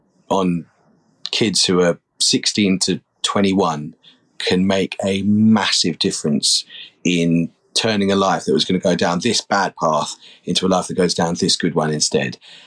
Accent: London, United Kingdom; because I grew up in London to part of an amazing family.

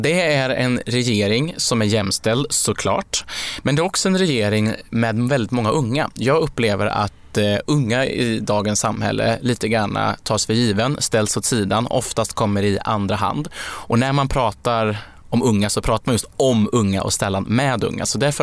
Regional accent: Sweden; Alltså glappet mellan det vi säger här i Stockholm och den verklighet som många ute i bruksorten där jag kommer ifrån upplever.

